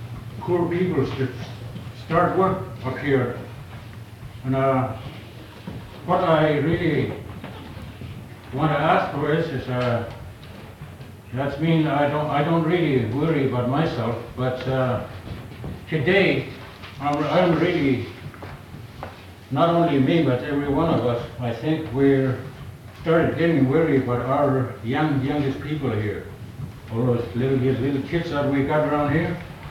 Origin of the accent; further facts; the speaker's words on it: Arizona, United States; And, I was born here in Arizona, born and raised here.